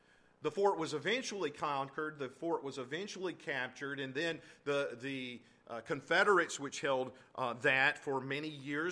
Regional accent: South Carolina, United States; I led a group of senior citizens to Charleston, South Carolina, in my home state

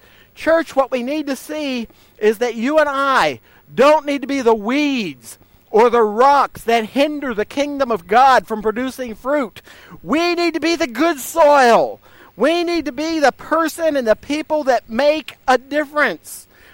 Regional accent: East Liverpool, Ohio, United States; Back in my hometown of East Liverpool, if you don't know it, I'm sure I've told you before, East Liverpool used to be known as the pottery capital of the world.

